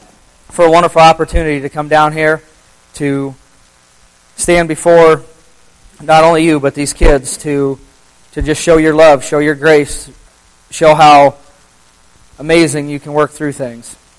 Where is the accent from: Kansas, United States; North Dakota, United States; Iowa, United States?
Iowa, United States; from Iowa.